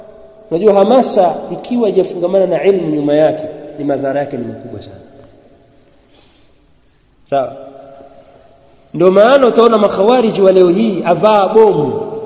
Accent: Mwanza, Tanzania; Sisi mimi natoka Mwanza.

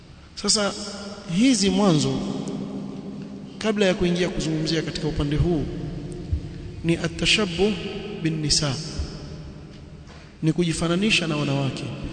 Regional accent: Kenya; kule kwetu Kenya kumeingia hizo shanga zile.

